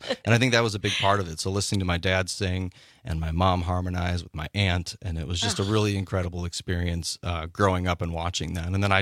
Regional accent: Mineral Point, Wisconsin, United States; We had a show at the Mineral Point Opera House in my hometown, Mineral Point.

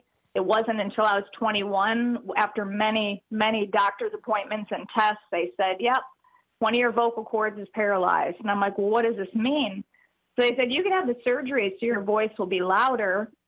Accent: Chicago, Illinois, United States; I grew up in Chicago, Illinois. So we spent summers in Wisconsin.

